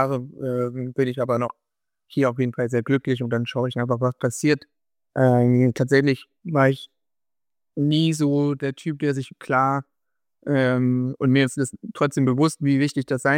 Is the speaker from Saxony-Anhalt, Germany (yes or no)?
no; Hannover, Lower Saxony, Germany; Ich komme ja auch aus Hannover, habe da mein Leben lang verbracht